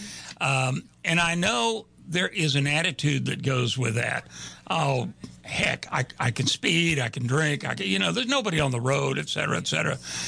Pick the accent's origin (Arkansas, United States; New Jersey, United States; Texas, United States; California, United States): Texas, United States; Houston; I grew up in Houston.